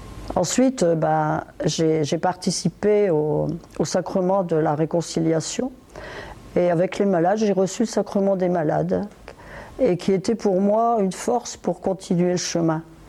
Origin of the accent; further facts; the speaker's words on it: Rheims, Hauts-de-France, France; born there; je suis née dans le Nord en 1939 à Rheims, près de Valenciennes. Je suis l'aînée d'une famille nombreuse. Une famille ouvrière